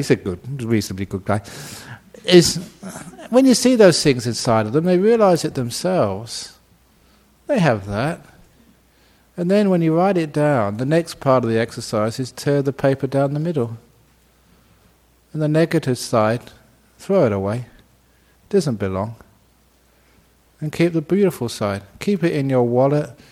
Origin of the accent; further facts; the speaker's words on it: England, United Kingdom; You know, I grew up in Northern Europe, you know, in England, and January, February, everything is so dead.